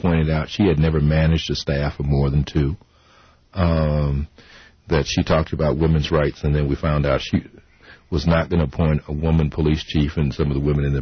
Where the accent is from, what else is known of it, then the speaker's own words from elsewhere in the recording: Denver, Colorado, United States; I grew up in Denver, so I know a lot of people.